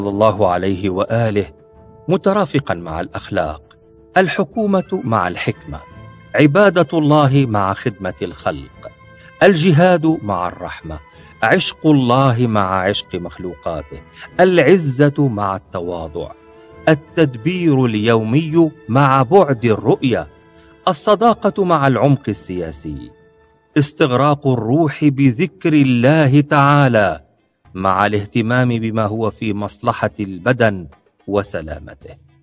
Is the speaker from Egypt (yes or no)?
no; Iran; وفي بلدنا إيران استسلم الكثير من الناس من دون مقاومة